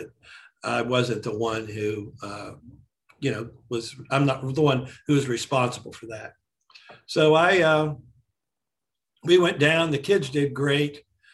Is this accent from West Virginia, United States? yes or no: yes; West Virginia, United States; He was from my hometown here in West Virginia, just a little town of about 2,000 people.